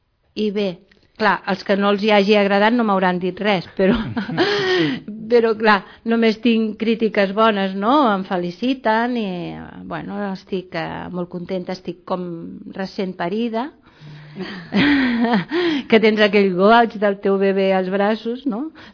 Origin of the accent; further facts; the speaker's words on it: Montblanc, Catalonia, Spain; em coneix molta gent perquè sóc de Montblanc